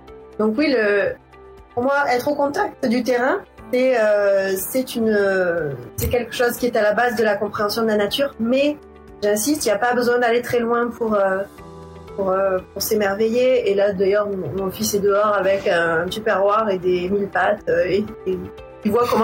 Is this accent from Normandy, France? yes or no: no; Marseille, Provence-Alpes-Côte d'Azur, France; je suis Marseillaise, j'ai 35 ans, j'ai deux enfants et puis je viens d'une famille qui est arrivée d'Afrique du Nord, qui a dû partir en très peu de temps, donc qui est arrivée à Marseille.